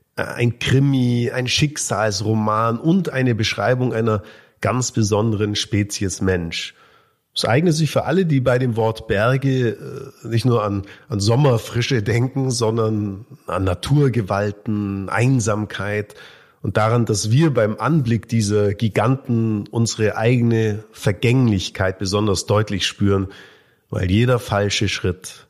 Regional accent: Bavaria, Germany; Ich komme ja aus dem Allgäu.

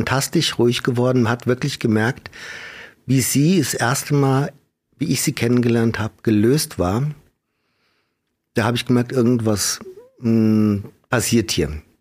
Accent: Wiesbaden, Hesse, Germany; Ich komme ursprünglich aus Wiesbaden. Dann kam ich in die evangelische Kirche.

